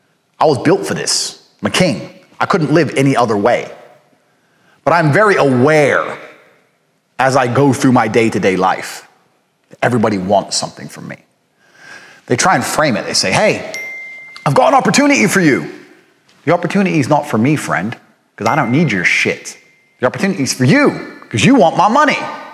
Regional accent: Goshen, Indiana, United States; also born or lived in Washington, D.C. / Chicago / Detroit / Gary; I was born in Washington, D.C., on Andrews Air Force Base. My father was in the military. We moved to Southside Chicago, the ghetto, then Detroit, then Gary, Indiana, which at the time was the murder capital of the world.

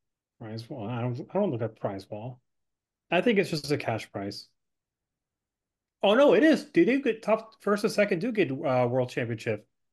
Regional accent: Los Angeles, California, United States; also born or lived in Netherlands; But Netherlands, like I'm Dutch. I was born in Netherlands. I only lived there until I was 6 months old and I moved to Los Angeles.

